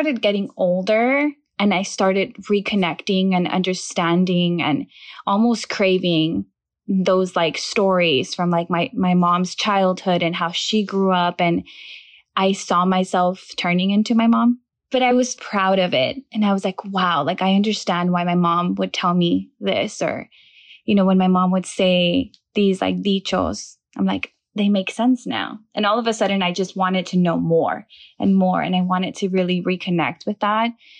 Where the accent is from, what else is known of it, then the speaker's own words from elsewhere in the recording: Brownsville, Texas, United States; first language Spanish; English is a second language; also born or lived in Matamoros, Mexico; moved from Matamoros to Brownsville and I went into first grade here. And I hated it. I hated school. I didn't speak English.